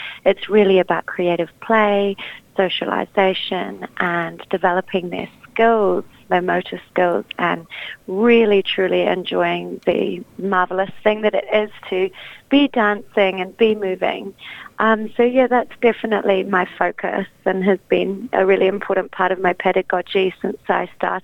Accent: Wales, United Kingdom; also born or lived in New Zealand; I was born in Wales. So my mother is Welsh and my father is Kurdish. And I grew up between the UK and New Zealand.

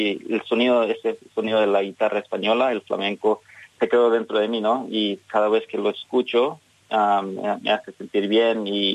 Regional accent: Melbourne, Victoria, Australia; soy tal como soy y pues nacido y criado aquí en Melbourne con padres de otros países y amigos de todo el mundo.

